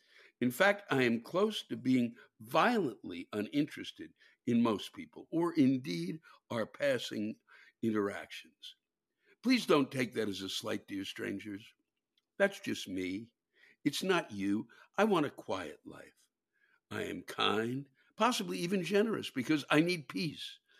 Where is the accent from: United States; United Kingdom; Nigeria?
United Kingdom; England; Yes, I am English and want to complain about manners.